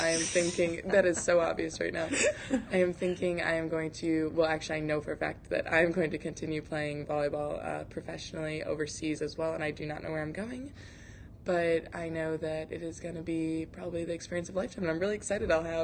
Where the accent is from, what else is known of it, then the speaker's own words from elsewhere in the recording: Michigan, United States; I'm from Michigan.